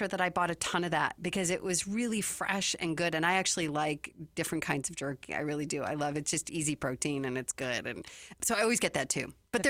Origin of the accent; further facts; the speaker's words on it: Chicago, Illinois, United States; because I grew up in Chicago, and the state fairs in Chicago are Southern Illinois.